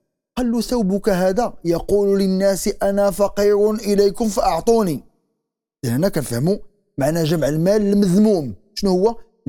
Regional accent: Morocco; كنستحضروا هنا واحد المثال عظيم جدا عندنا في المغرب

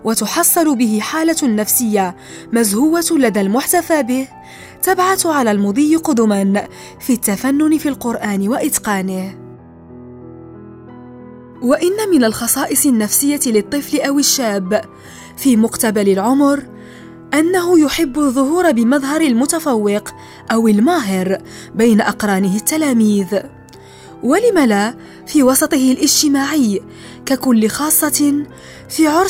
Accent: Morocco; التي يقيمها المغاربة لحفظ القرآن في بلدنا المغرب

